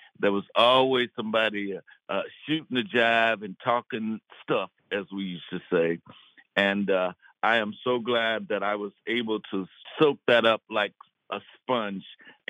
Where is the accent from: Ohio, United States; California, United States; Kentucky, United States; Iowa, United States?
Kentucky, United States; Lynch; the dynamics of that town we grew up in, which when I was growing up in Lynch, there were 38 nationalities.